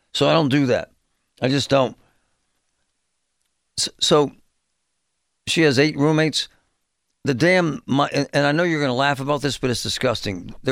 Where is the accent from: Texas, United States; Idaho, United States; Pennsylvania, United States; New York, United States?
Pennsylvania, United States; Pittsburgh; I grew up in Pittsburgh, and I know Oakland. I went Central Catholic. I know this stuff.